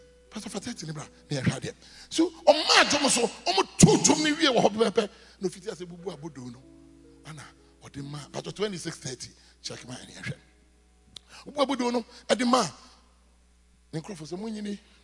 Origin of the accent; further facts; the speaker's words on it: Abuja, Federal Capital Territory, Nigeria; When we were growing up in Abuja, very close to our house, there was a fetish priest over there.